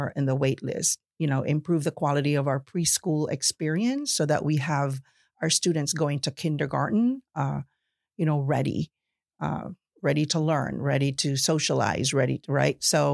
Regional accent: Chicago, Illinois, United States; I came from a large city. And the fact that I came from Chicago, to me already put a lot of preconceived, you know, notions or ideas about who I am.

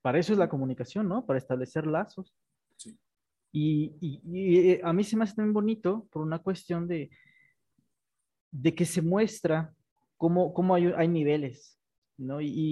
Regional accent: central Mexico, Mexico; Los del norte de México. Pero en el centro de México no tenemos acento.

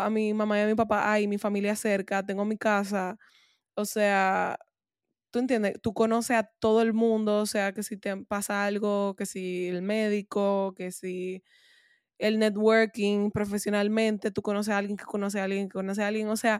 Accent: Santiago, Dominican Republic; Entonces, como yo soy de Santiago, normal.

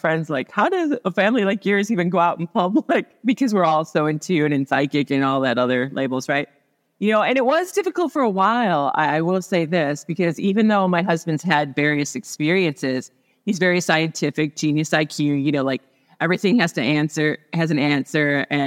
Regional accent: Midwest, United States; born there; I was born in the Midwest on a large farm, which plays into my first death experience.

